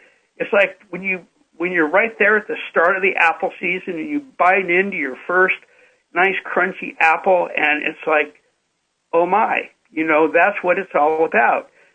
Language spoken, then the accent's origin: English; California, United States; I mean, I like California. I'm a Californian.